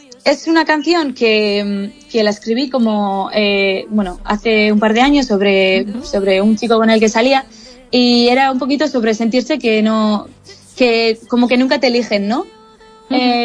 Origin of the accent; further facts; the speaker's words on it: Bermeo, Basque Country, Spain; Soy de Bermeo, sí.